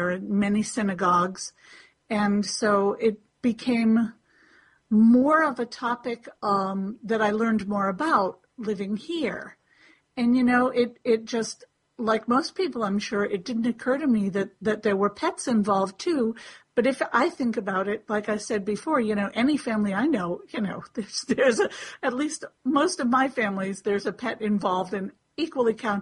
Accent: Massachusetts, United States; You know, it's funny because I grew up here in Massachusetts.

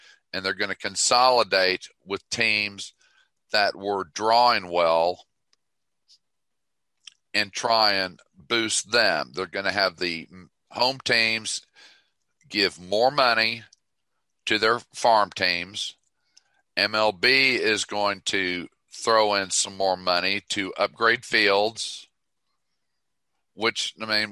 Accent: Tulsa, Oklahoma, United States; You know, as a child, youngster growing up in Tulsa

